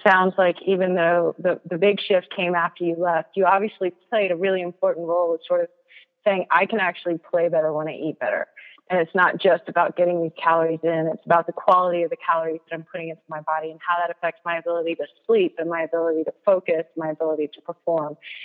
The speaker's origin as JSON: {"language": "English", "region": "the South", "country": "United States", "said": "I'm from the South, you know, so the NFL players that I tend to know tend to be the New Orleans Saints."}